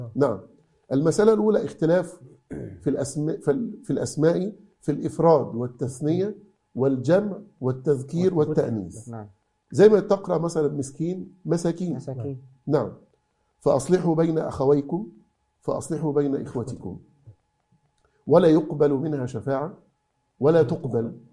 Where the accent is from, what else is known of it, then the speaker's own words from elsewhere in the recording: Egypt; احنا أصلا بنتكلم بلهجتنا في مصر.